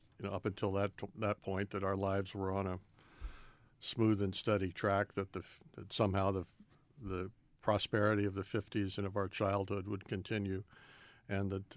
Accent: Ohio, United States; I was inducted in Cincinnati, where it was near my hometown

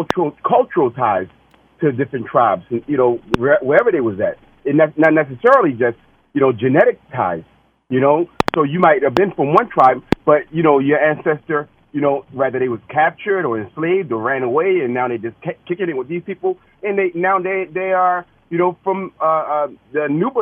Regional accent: Baltimore, Maryland, United States; I realized what black meant, because I grew up in West Baltimore around nothing but blacks.

